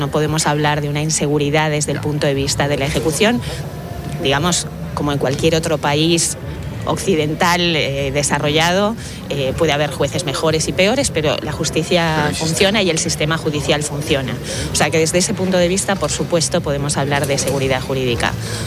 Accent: Region of Murcia, Spain; De Murcia.

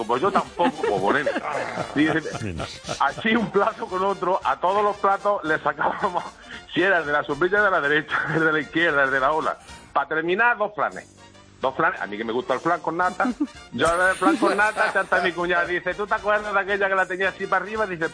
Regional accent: Jaén, Andalusia, Spain; now in Almería, Spain; Yo soy de Jaén. Bueno, no me da muchas pistas para que no me conozcan. Yo vivo en Almería

